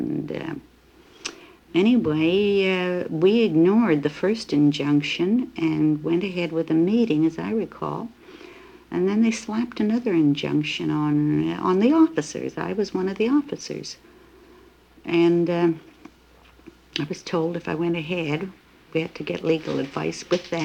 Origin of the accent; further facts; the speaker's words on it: Canada; It was shocking for me as a Canadian to go down where they cut off microphones, they beat up delegates, and oh, it was terrible.